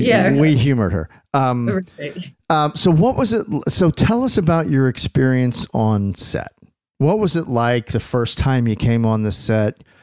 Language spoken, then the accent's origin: English; New Jersey, United States; also born or lived in Philadelphia, Pennsylvania; I mean, I was born in Philly, and I grew up in South Jersey.